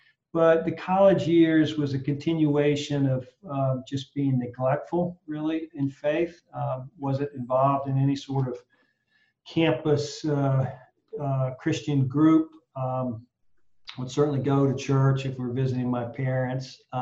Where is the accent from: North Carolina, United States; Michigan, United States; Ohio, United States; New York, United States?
North Carolina, United States; Lexington; also born or lived in Newton / Thomasville; Well, I grew up in North Carolina. Most of my childhood was in Lexington, North Carolina, although I was born in Newton, North Carolina, which is Catawba County, and Thomasville.